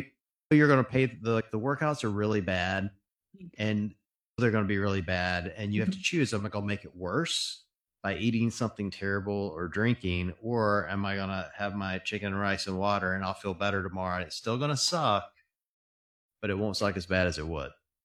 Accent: the South, United States; I was raised in the South.

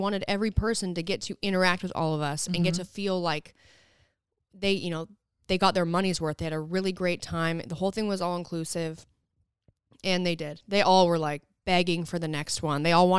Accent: Utah, United States; And I grew up in Southern Utah, but almost because we grew up there, we didn't go to Zion all the time to go hike.

